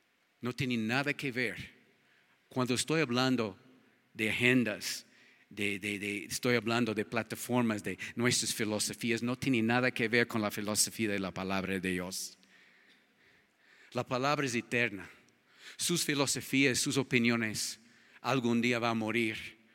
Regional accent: Ecuador; now in United States; cuando yo voto en mi país, en el otro país mío, tengo dos países, Ecuador y los Estados Unidos

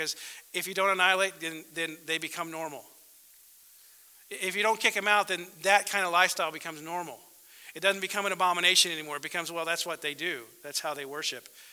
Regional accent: Kansas, United States; I'm from Kansas, been born and bred in Kansas

